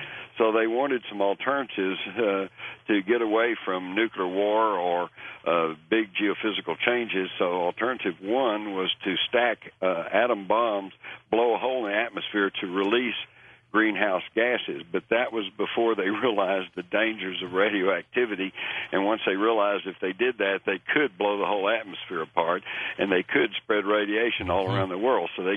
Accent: Texas, United States; I grew up in Texas. We all took guns to school.

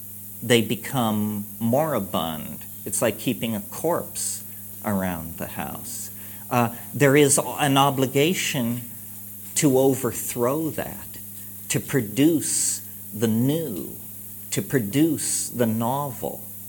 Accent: Ireland; I'm Irish. It's a weird thing to be. It's a haunted, twisted people as a people.

